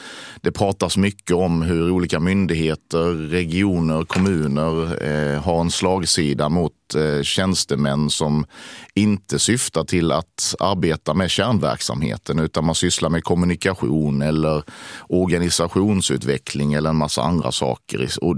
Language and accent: Swedish; Sweden; Jag är svensk politiker